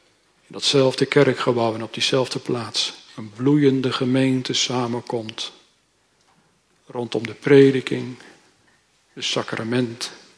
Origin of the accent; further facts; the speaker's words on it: Gelderland, Netherlands; vanuit de Veluwe, waar ik opgegroeid ben, heel veel voorbeelden te noemen zijn.